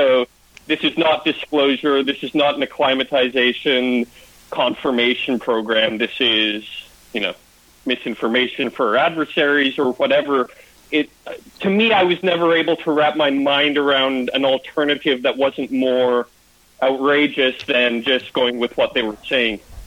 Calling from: Canada; from Canada.

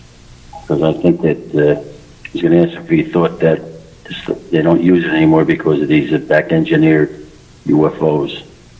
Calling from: New Jersey, United States; from New Jersey.

